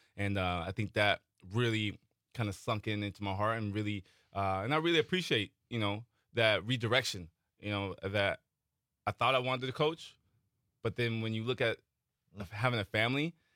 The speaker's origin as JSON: {"language": "English", "town": "Vacaville", "region": "California", "country": "United States", "tie": "born or raised there", "said": "Vacaville, California is Spanish for Cowtown, if you can imagine."}